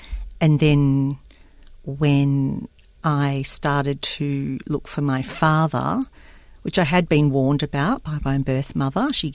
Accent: Newcastle, New South Wales, Australia; I grew up in Newcastle, a very Anglo-oriented city in New South Wales, north of Sydney, and I did not know any people other than Anglo people.

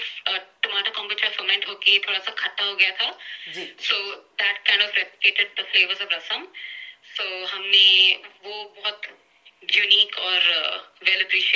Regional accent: South India, India; सो मैं south Indian हूँ

